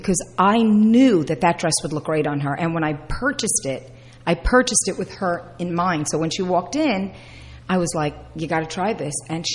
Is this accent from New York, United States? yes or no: yes; New York, United States; now in Flemington, United States; I am a New Yorker. Let's not forget that.